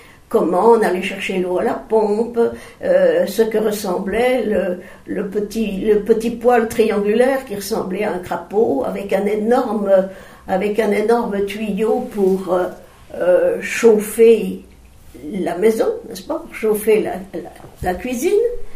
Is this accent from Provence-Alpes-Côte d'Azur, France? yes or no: no; Mercurey, Bourgogne-Franche-Comté, France; born there; je suis née à Mercurel, oui. C'est-à-dire le cru le plus sensationnel de toute la côte chalonnaise.